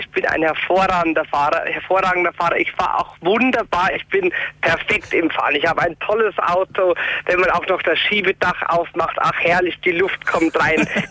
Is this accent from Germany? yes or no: yes; Bavaria, Germany; als junger Mensch, ich komme aus Niederbayern, da probiert man manchmal ein paar blödsinnige Sachen aus